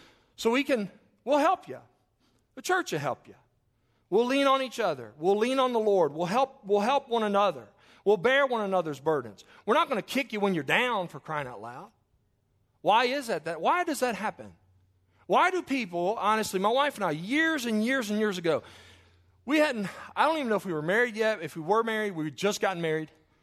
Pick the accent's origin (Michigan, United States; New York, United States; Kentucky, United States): Kentucky, United States; Claryville; I grew up in Kentucky, and I remember we had well water for the longest time when I lived at my mom's. We were across the field from my grandparents in Claryville, Kentucky.